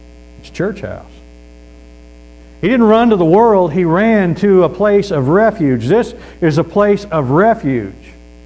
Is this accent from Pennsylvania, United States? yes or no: no; St. Joseph, Missouri, United States; I'm originally from St. Joe, Missouri, home of the Pony Express and Jesse James.